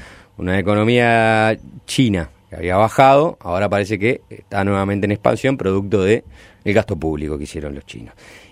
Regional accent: Uruguay; Y ahí como uruguayos que tenemos que pensar dónde tenemos que parar

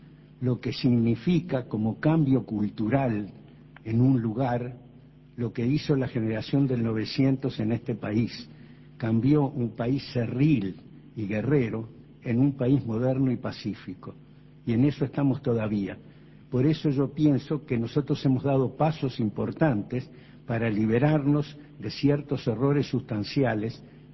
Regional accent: Uruguay; vos sos uruguayo y todos los que estamos aquí también

